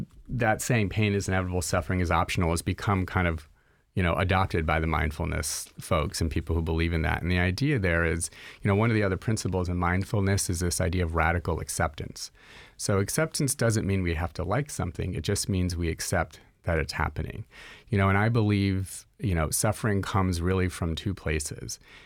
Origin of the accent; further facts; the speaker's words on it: Los Angeles, California, United States; I'm originally from Los Angeles, and I spent most of my life there.